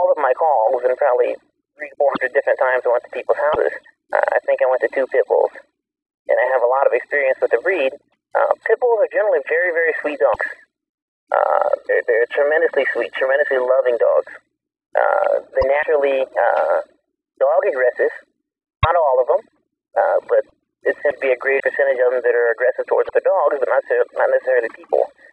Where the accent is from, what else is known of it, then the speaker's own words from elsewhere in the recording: Athens, Georgia, United States; I'm the deep south. I was born in Athens, Georgia, then we lived in Clark County, and when I was a kid growing up